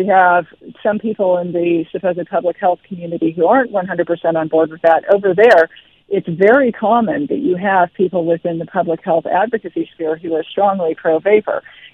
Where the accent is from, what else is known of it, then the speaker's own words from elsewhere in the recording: United Kingdom; also born or lived in United States; So people may not remember this, but I'm also British as well as American.